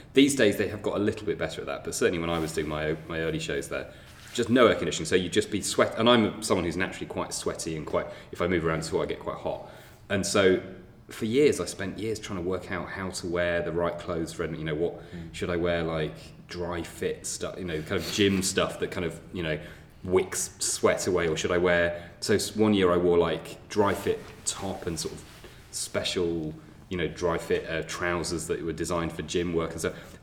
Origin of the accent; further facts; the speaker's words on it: Yorkshire and the Humber, United Kingdom; moved away as an adult; also born or lived in Cambridge; now in London, United Kingdom; I am from Yorkshire originally, yeah, but I've been in London since I left uni, so nearly 20 years, I guess.